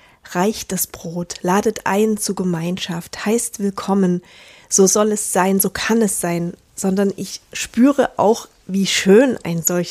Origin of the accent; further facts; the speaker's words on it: Dresden, Saxony, Germany; in meiner alten Heimatgemeinde in Dresden-Prohlis.